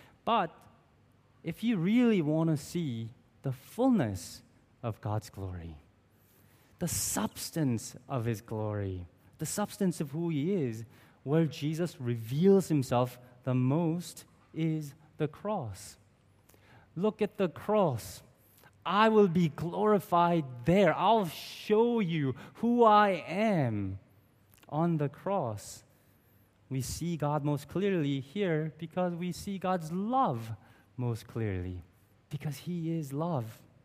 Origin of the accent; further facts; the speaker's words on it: South Korea; now in United States; when I was a young immigrant in the U.S. I grew up in Korea, which is a lot like Hong Kong, in that it's a very Confucianistic world where pastors are very much honored.